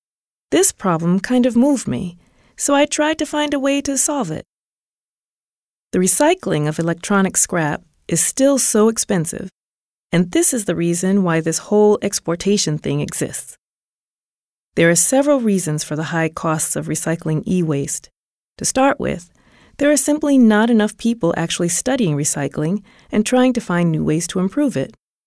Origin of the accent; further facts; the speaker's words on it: Massachusetts, United States; I'm from Massachusetts.